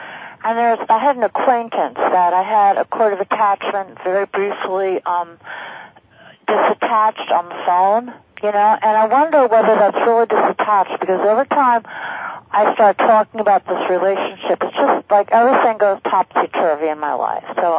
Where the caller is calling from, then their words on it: Brooklyn, New York, United States; I'm calling from Brooklyn, and I listen to you often.